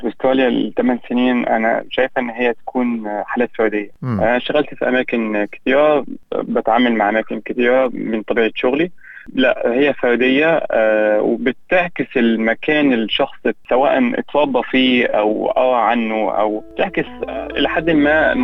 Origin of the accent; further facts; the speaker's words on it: Egypt; وكان معظم التركيز الشتيمة على ثقافة بلدي. أنا مصري،